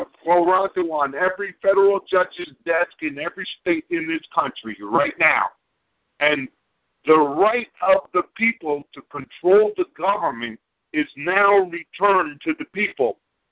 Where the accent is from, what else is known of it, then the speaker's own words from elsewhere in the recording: New Jersey, United States; I told them I'm from New Jersey